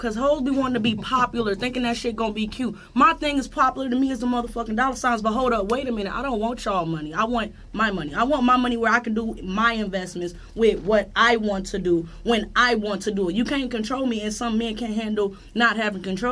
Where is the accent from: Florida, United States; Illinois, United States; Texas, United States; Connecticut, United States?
Illinois, United States; now in Atlanta, United States; I'm from Illinois, and coming down here, a lot of niggas pretend to be a lot of shit down here.